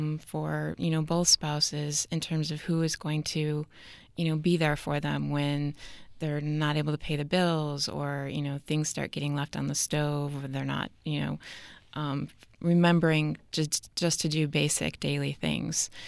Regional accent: Buffalo, New York, United States; moved away as an adult; I moved here from Buffalo, New York. My mom and dad are back home.

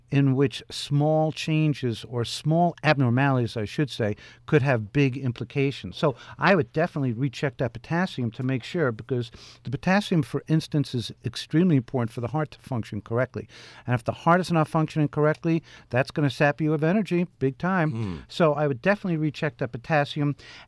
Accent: Oceanside, New York, United States; I saw footage on YouTube about my hometown, Oceanside, New York, on Long Island that was underwater.

